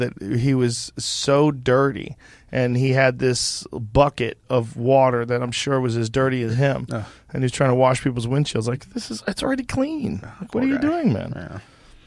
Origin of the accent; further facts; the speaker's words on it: Boston, Massachusetts, United States; I grew up in Boston.